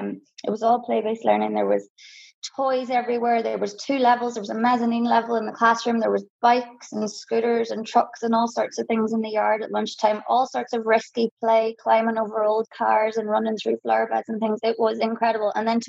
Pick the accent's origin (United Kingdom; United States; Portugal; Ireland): Ireland; County Donegal; now in Dublin, Ireland; I'm from Donegal originally, but I've been living in Dublin now for, about 15 years. So I still got my accent, but I'm very much a Donegal woman at heart. But Dublin is definitely my home.